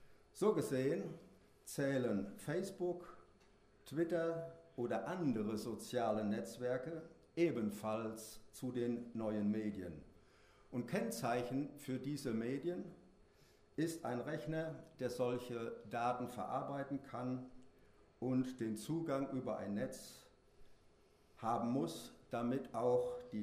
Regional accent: Burbach, North Rhine-Westphalia, Germany; Vor ungefähr einem Jahr stand mein Heimatort ganz groß in der Presse. Der Spiegel hatte damals einen Artikel über die Vorfälle in der Flüchtlingsunterkunft in Burbach platziert.

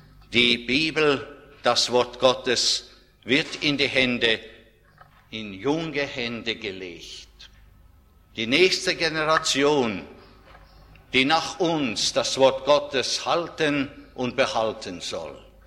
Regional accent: Riga, Latvia; Überall, wo ich in meiner Heimatstadt Riga oder in den verschiedenen Gemeinden und Gruppen deutscher, evangelisch-lutherischer Christen in den Sowjetrepubliken bin

